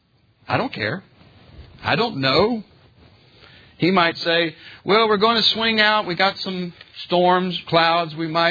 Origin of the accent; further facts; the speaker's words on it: United States; born there; here I was born in America. I didn't have much to say about it. I just was.